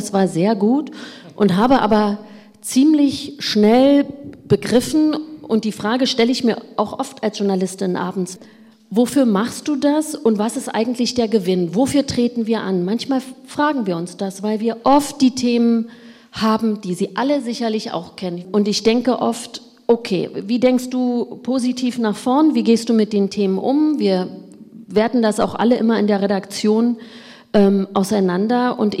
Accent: Thuringia, Germany; ich kann auch nur aus Thüringen berichten, wenn ich selbst hier lebe und hier unterwegs bin.

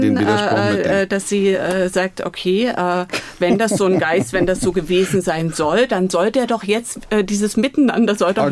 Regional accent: East Germany, Germany; wo ich in den letzten Jahren allein als Ostdeutsche so stellvertretend auf dem Podium gesessen habe

